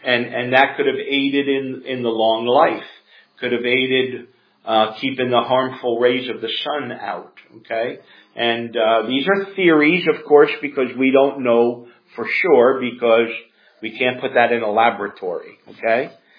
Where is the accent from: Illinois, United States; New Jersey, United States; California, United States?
New Jersey, United States; Now, of all of you, you grew up in Connecticut, I grew up in New Jersey.